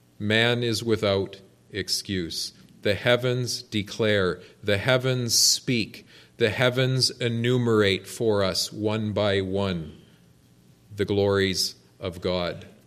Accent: St. Jacobs, Ontario, Canada; I'm from the St. Jacobs area, and we've got lots of nice open country there.

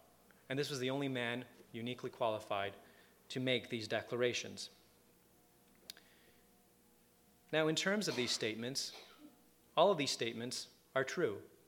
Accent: Vancouver, British Columbia, Canada; born there; I was born in Vancouver. And you might say, well, you must have lived there and just come here recently. But that's not true either. In fact, I lived in three different provinces, and not only that, but I've lived in two different countries.

